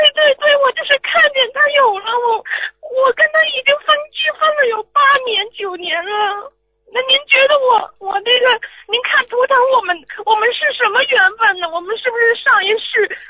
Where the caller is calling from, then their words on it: Hong Kong; 我是从香港打来的